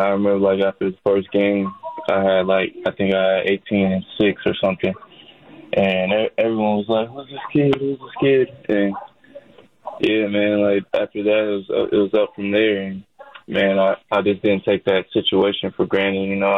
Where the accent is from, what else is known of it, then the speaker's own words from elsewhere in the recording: Yakima, Washington, United States; Yeah, growing up in Yakima, there wasn't much hope.